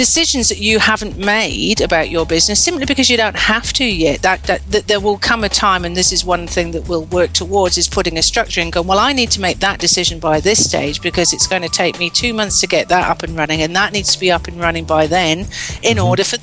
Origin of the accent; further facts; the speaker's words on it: Scotland, United Kingdom; moved away; I'm Scottish, so I'm naturally miserable all the way through winter and rain